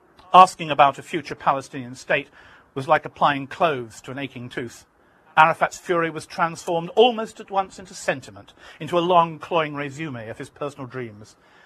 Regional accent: United Kingdom; I won't insult you and be patronizing as a Brit by telling you what that resonance is.

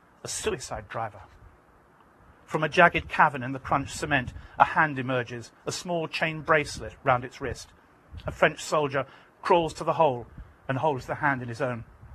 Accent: United Kingdom; I won't insult you and be patronizing as a Brit by telling you what that resonance is.

